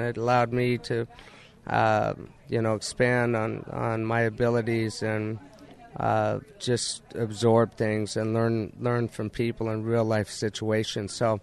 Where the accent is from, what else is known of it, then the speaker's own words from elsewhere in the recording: Boise, Idaho, United States; And I got homesick. I was a kid from Boise, Idaho, and it lasted 3 months.